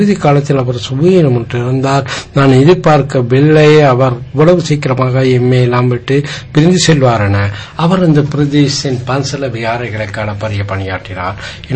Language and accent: Tamil; Bandaragama, Western Province, Sri Lanka; நான் பண்டாரகம ஊரில் சேர்ந்தவன்